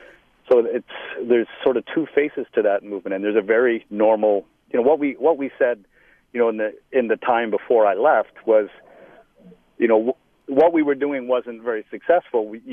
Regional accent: Liverpool, North West England, United Kingdom; born there; I was born in Liverpool

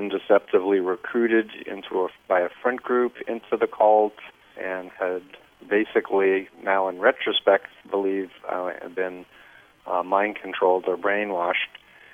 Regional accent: United States; I was involved with the group for 2.5 years in the mid-70s at a fairly high level as an American.

